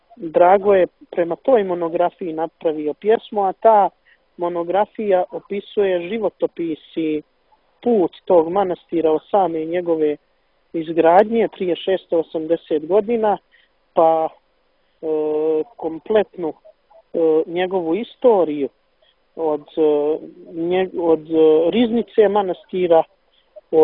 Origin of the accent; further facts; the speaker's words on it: Montenegro; Pjevanjem uz gusle se bavim od svoje 10. godine, to je kod nas u Crnoj Gori tradicija.